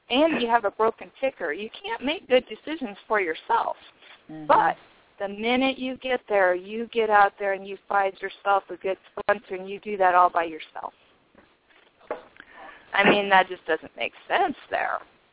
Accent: Nebraska, United States; I am from Nebraska.

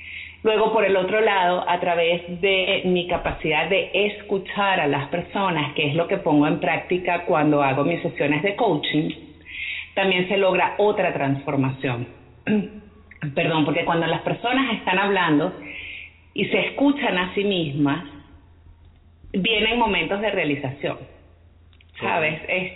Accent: Venezuela; moved away as an adult; also born or lived in Mexico; now in Canada; ya yo nací en México y bueno, fui criada desde los 6 meses en Venezuela, hija de padres venezolanos, y hace ya casi 5 años me vine con mi esposo y mis hijas gemelas a Canadá. Hoy día, bueno, ya somos, ciudadanos canadienses también.

